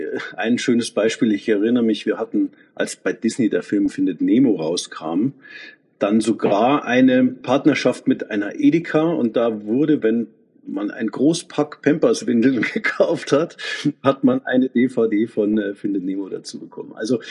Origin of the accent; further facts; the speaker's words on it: Munich, Bavaria, Germany; ein Münchner mit Herz und Seele. Ich bin wahnsinnig gern unterwegs und schaue mir die Welt an. Aber zurückzukommen in meine Heimat nach München oder in den Großraum, das ist für mich immer was ganz Besonderes.